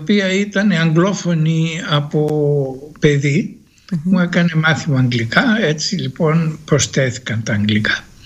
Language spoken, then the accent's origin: Greek; Greece; Εμένα η ιδιαίτερη πατρίδα μου είναι η Ελλάδα και η ουσιαστική πατρίδα μου είναι η Ευρώπη.